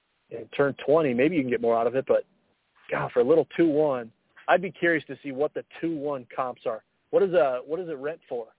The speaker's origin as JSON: {"language": "English", "region": "Midwest", "country": "United States", "said": "I'm from the Midwest. We used to go there when I was a kid."}